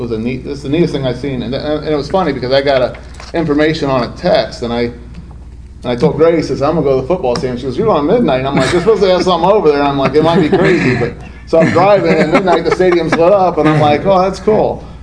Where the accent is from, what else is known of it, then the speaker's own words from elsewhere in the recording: Norton, United States; growing up in Norton, there was an old gym teacher called Mr. Ali